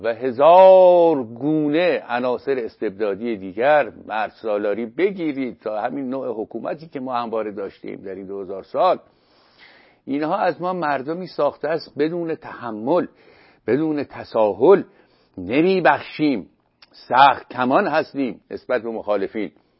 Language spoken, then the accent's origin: Persian; Iran; moved away as an adult; من به یاد دارم سال 74 که بنده از ایران بیرون آمدم، 5 سال پیش از انقلاب،